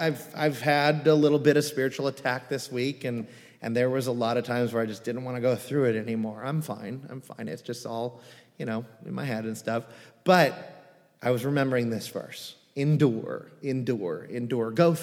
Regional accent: California, United States; You know, I grew up in California, and on each of our fountains are what?

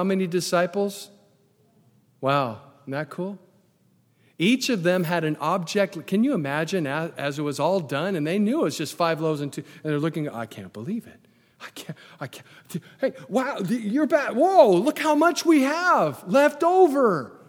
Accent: United States; I'm an American and I'm proud of it.

